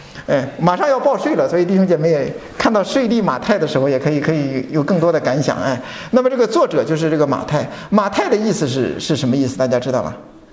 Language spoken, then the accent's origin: Chinese; China; 我们中国人喜欢吃食物，是吧？